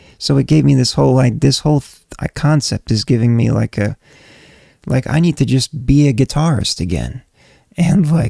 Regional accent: Connecticut, United States; I was doing that in my basement of my parents' house when I grew up in Connecticut

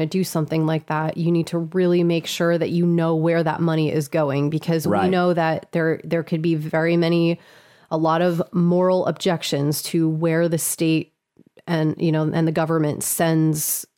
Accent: New Jersey, United States; moved away as an adult; I moved from New Jersey, right? I lived in New Jersey my whole life, and my parents moved down from there last year

